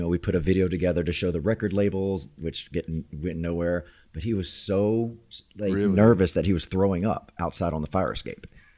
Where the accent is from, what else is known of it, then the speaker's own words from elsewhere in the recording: Southern United States, United States; accent: southern; I'm sorry, my southern accent is bad.